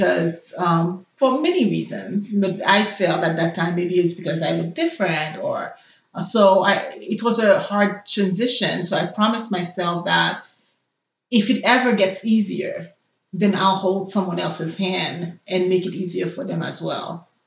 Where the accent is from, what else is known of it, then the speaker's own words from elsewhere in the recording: Haiti; first language Haitian Creole; English is a second language; now in Montreal, Canada; So Haitian Creole is my first language, but I also learned French while I was in Haiti at the same time. So when I moved to Montreal, it was a pretty easy transition.